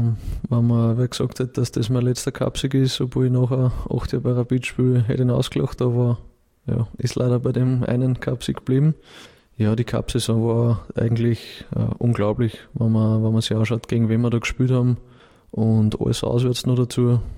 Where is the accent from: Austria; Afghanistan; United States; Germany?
Austria; Linz, Upper Austria; ich bin am Land aufgewachsen, würden alle Wiener sagen, habe ich oft gehört, in Urfa, so ein Stadtteil von Linz, bin ich aufgewachsen und ja, schöne Kindheit gehabt.